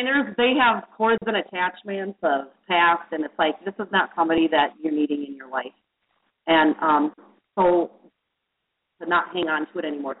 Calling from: Long Island, New York, United States; From Long Island.

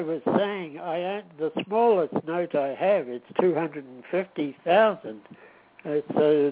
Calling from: Toronto, Ontario, Canada; Oh, I'm calling from Toronto, Canada.

